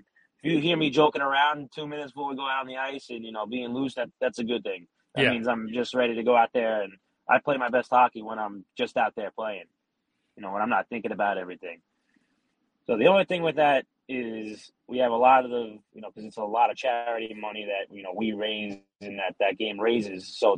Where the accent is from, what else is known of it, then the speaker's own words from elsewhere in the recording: Staten Island, New York, United States; we grew up in Staten Island.